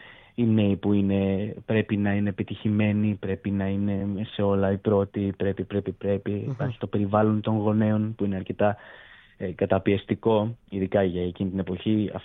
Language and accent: Greek; Keratsini, Attica, Greece; έχω και την τύχη να είμαι από τον Πειραιά. Εγώ συγκεκριμένα έχω μεγαλώσει στο Κερατσίνι